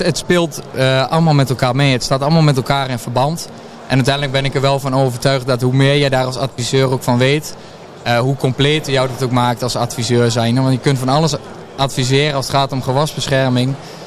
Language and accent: Dutch; Overijssel, Netherlands; ik kom uit Twente en daar is de kassenregio, is daar niet zo'n ding.